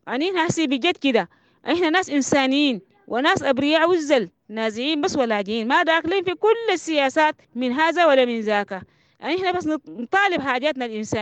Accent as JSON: {"language": "Arabic", "country": "Sudan", "said": "يعني نحن سودانيين قاعدين في أرضينا،"}